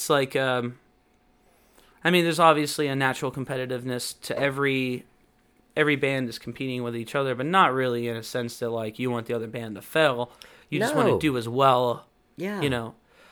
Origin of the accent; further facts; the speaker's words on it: Houston, Texas, United States; I'm from Houston.